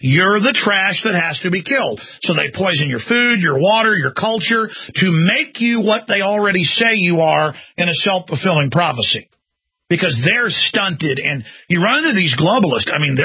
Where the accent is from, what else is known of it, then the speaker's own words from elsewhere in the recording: Dallas, Texas, United States; And I grew up in Dallas, and it's still there.